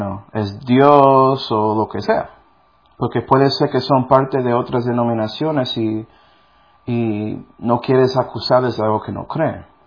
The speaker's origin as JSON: {"language": "Spanish", "region": "New York", "country": "United States", "said": "Y yo soy de Nueva York, entonces, pero así es."}